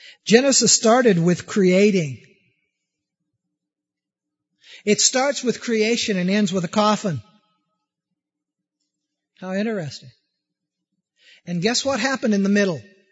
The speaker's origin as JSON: {"language": "English", "town": "Peoria", "region": "Illinois", "country": "United States", "tie": "born or raised there", "said": "I'm extremely grateful I grew up in Peoria. I'm extremely grateful I grew up with 6 brothers and 4 sisters."}